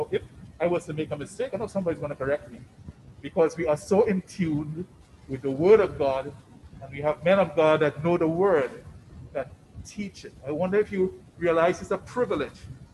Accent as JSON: {"language": "English", "town": "Chicago", "region": "Illinois", "country": "United States", "said": "I'm from Chicago. We like Michael."}